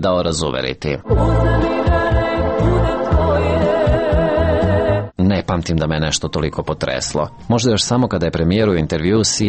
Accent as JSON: {"language": "Serbian", "country": "Serbia", "said": "ima jedan i kod nas u Srbiji"}